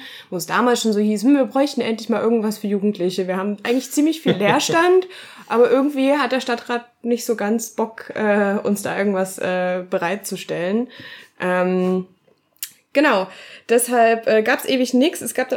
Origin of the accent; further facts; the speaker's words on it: Meißen, Saxony, Germany; Ich komme ja aus Meißen.